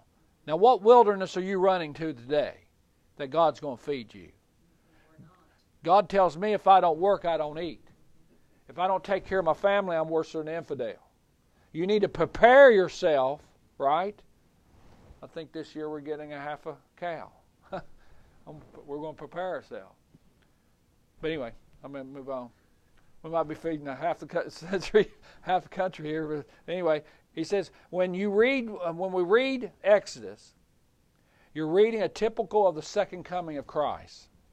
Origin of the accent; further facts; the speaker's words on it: United States; Yeah, I'm American, but you do speak what? English, okay?